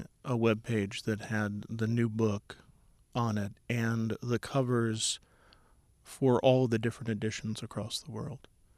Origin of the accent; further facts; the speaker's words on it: Ireland; As an Irishman, I guess it's genetic